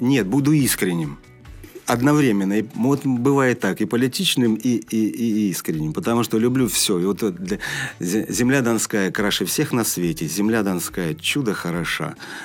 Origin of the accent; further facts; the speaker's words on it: Moscow, Russia; also born or lived in Rostov-on-Don; родился я действительно в Ростове, воспитался я действительно в Москве, окончив там и литературный институт, и вообще.